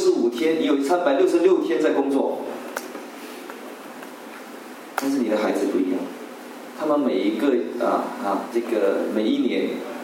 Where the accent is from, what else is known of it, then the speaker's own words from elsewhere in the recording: China; now in Italy; 我们在中国长大的这些弟兄姐妹们，老一代